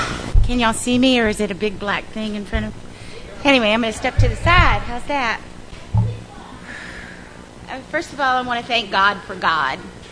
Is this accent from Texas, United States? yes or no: yes; Klein, Texas, United States; also born or lived in Houston, Texas; So I was born in Houston, Texas. Right on. But I didn't stay there long. I moved to a little country town called Klein, Texas, which was a little dot on the map